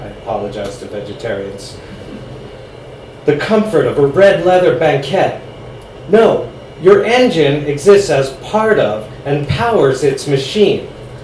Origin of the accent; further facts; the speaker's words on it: New Jersey, United States; I grew up in New Jersey. I'm about to tell you all about it. I have a lot of local references in my poems.